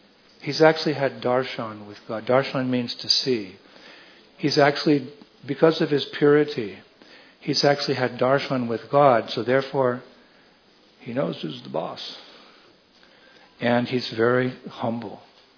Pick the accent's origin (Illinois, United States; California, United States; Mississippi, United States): California, United States; Like when I was a kid, I'm from California, United States of America, and we had everything there.